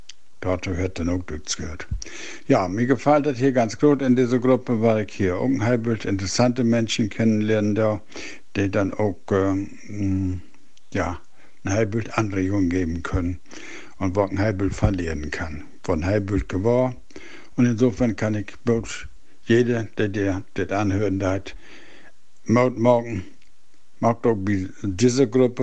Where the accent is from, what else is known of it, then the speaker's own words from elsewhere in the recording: Lower Saxony, Germany; first language Low German; ich bin 1952 im Landkreis Leer geboren und wohne jetzt in Wehna, was auch dem Landkreis Leer zugehörig ist.